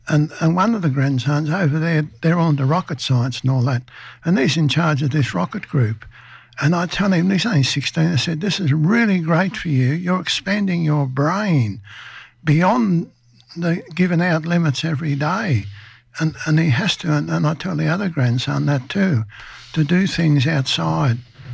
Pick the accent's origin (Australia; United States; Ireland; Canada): Australia; Young, New South Wales; born there; Because I come from a family of seven. I was born in Young. And we lived on a farm way out west in the middle of nowhere. I was about six and a half when we left the country.